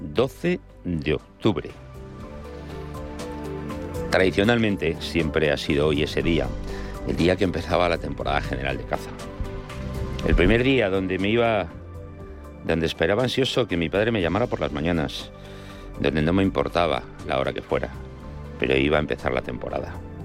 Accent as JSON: {"language": "Spanish", "country": "Spain", "said": "después de ser de cada comunidad autónoma, somos españoles."}